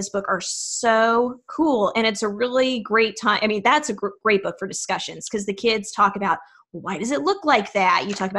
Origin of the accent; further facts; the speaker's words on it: Peculiar, Missouri, United States; I grew up in Peculiar, Missouri, so I can say.